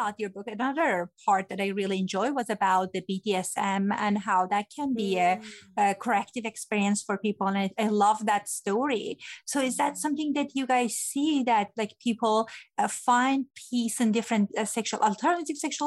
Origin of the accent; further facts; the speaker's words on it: Iran; English is a second language; Because I grew up in Iran and my parents' values were very different